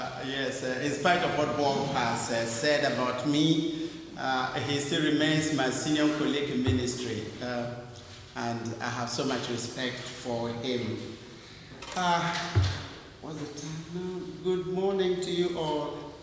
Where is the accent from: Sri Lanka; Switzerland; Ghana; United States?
Ghana; Yes, I'm from Ghana.